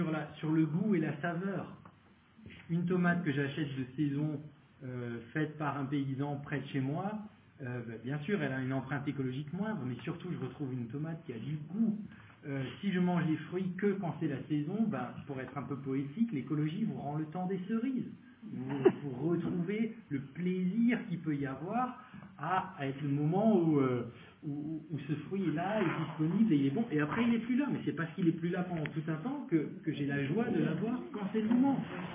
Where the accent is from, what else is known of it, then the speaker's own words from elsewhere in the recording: Strasbourg, Grand Est, France; Moi je viens de Strasbourg, en Alsace